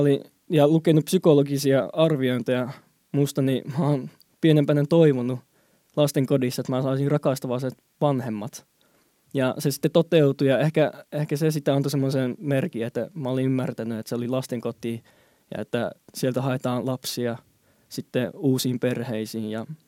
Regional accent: Hainan, China; Finnish is a second language; now in Finland; se mistä mä oon kotoisin, niin se on kiinalaisten Hawaii, että sillä on aina lämmintä.

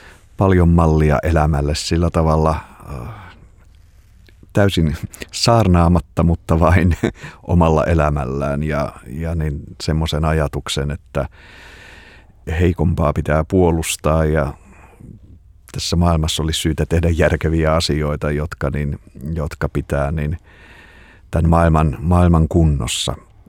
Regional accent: Espoo, Uusimaa, Finland; Mä olen kotoisin niin Espoon lähiöistä, niin isäni kyllä on lähtöisin niin Koiviston saaren päästä ja äiti on niin kyllä lapsuutensa elänyt Espoossa.

